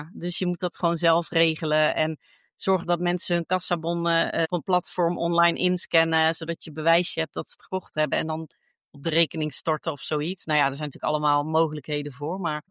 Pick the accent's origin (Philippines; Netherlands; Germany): Netherlands; want we zijn Hollanders, dus alles wat gratis is, dat nemen we sowieso aan